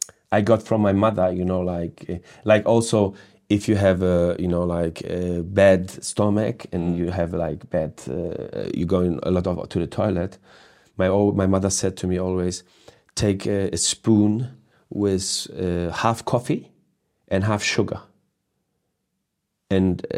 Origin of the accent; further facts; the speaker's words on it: Hamburg, Germany; born there; English is a second language; I was born in Hamburg. I live in Hamburg now, still. And but my parents are Croatian, so I'm Croatian. Have a Croatian passport